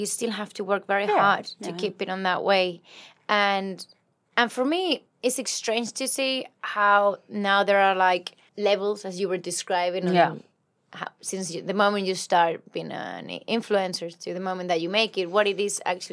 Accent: Spain; Apart from accepting that I am from Spain and that's fine.

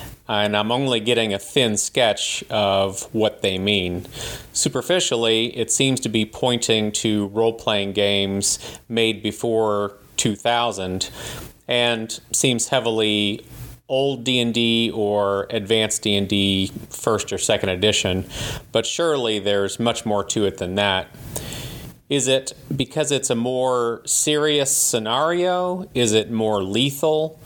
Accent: Indiana, United States; I'm from Indiana here in the States.

